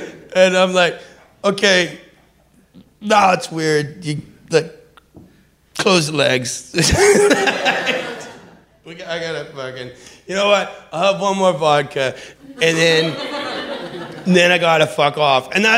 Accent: Western Canada, Canada; I'm from Western Canada.

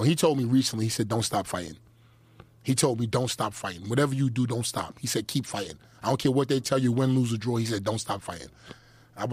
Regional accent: Brooklyn, New York, United States; I grew up in St. Mary's in Brooklyn, St. John's in Brooklyn, Kings County in Brooklyn. I grew up in the hospital.

